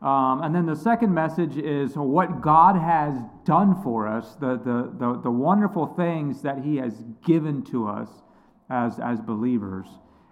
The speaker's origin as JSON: {"language": "English", "town": "Mifflinburg", "region": "Pennsylvania", "country": "United States", "tie": "born or raised there", "also_born_or_lived": "Central South America", "lives_now": "Virginia, United States", "said": "But I grew up in Mifflinburg, and after my wife and I got married, we served some time in Central South America, a few years there, and then we now live in Virginia."}